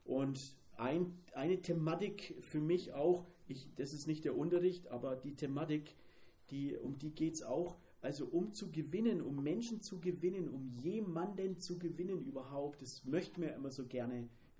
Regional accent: Bavaria, Germany; accent: Franconian; now in Swabia, Germany; Wir kommen ursprünglich aus dem Frankenwald, müssen aber sagen, wir sprechen zwar Fränkisch, aber unser Herz ist tatsächlich im Schwabenland richtig aufgeblüht. Da haben wir auch eigentlich tatsächlich unsere geistliche Heimat.

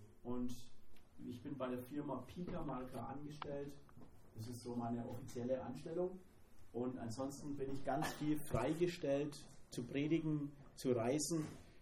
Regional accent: Bavaria, Germany; accent: Franconian; now in Swabia, Germany; Wir kommen ursprünglich aus dem Frankenwald, müssen aber sagen, wir sprechen zwar Fränkisch, aber unser Herz ist tatsächlich im Schwabenland richtig aufgeblüht. Da haben wir auch eigentlich tatsächlich unsere geistliche Heimat.

